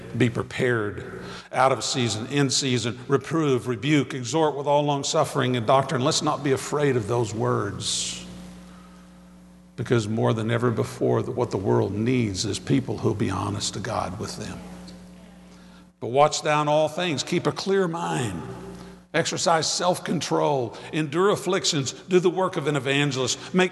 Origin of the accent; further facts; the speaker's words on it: Texas, United States; this is really hard since I'm from Texas.